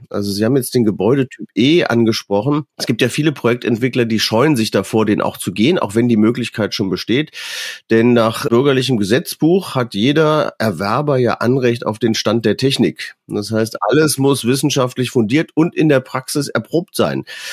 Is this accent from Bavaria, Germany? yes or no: no; Monheim, North Rhine-Westphalia, Germany; Ich wohne in Monheim, also ich Monheim. Bin geboren in Monheim, das ist ja zwischen Köln und Düsseldorf und nie aus dem Rheinland richtig rausgekommen.